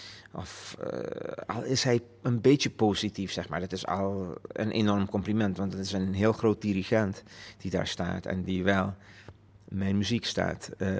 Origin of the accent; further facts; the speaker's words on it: Curaçao; En ik kom uit Curaçao en ik ben opgegroeid met Curaçaose muziek.